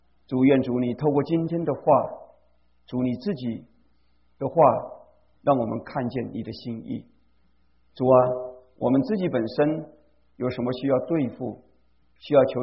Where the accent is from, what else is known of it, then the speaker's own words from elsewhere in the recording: China; 就是好像我们中国人讲的，退一步路，可能是海阔天空了。